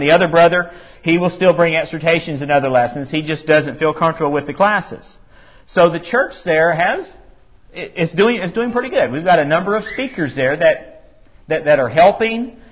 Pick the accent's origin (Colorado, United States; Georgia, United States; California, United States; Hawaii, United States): Colorado, United States; Denver; I was from Denver and he was from Beloit